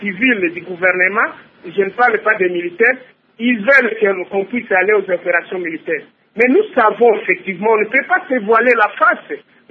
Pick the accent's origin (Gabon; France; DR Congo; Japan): DR Congo; ici chez nous en République démocratique du Congo.